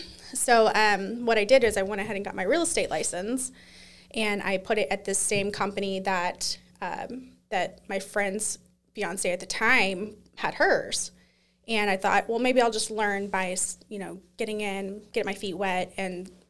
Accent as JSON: {"language": "English", "town": "Arlington", "region": "Texas", "country": "United States", "tie": "born or raised there", "said": "Well, I was born and raised in Arlington, Texas."}